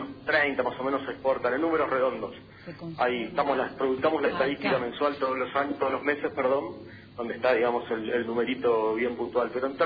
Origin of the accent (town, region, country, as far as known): Argentina